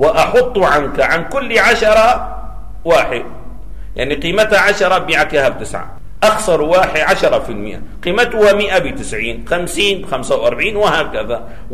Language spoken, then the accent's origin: Arabic; Syria; مثلا هذا عندنا في الشام هذه الدزينة اللي بسموها مؤلفة من 12 قطعة